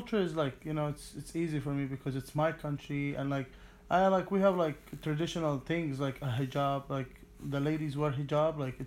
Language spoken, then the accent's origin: English; Jordan; now in United States; I live in America, but, like, I'm not American, so it's, like, I'm gonna be, like, unknown American, so it's, like, because I'm from Jordan